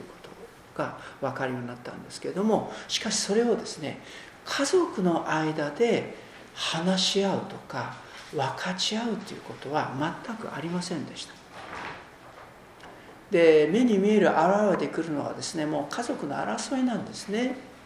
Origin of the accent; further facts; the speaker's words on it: Sera District, Hiroshima, Japan; 私は広島県のちょうど真ん中あたりに位置します世羅郡というところで生まれ育ちました。昔はですね、大田の荘と呼ばれるこの荘園があった場所なんですね。ですからもう1000年以上の歴史がある